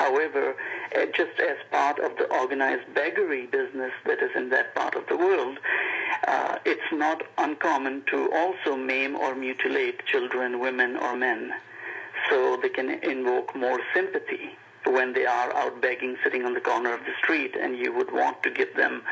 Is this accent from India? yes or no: no; Pakistan; moved away as an adult; now in United States; I was born and raised in Pakistan. I spent about 20 years of my life in Pakistan, and then I immigrated to the United States.